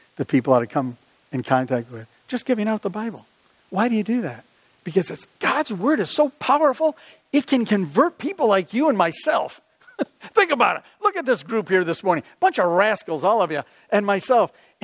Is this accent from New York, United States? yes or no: yes; Rochester, New York, United States; I said, I'm from Rochester, New York.